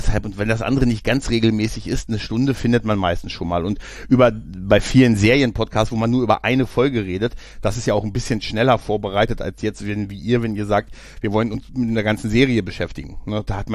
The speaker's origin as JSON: {"language": "German", "town": "Northeim", "region": "Lower Saxony", "country": "Germany", "said": "Wo komme ich her? Aus dem südlichen Niedersachsen."}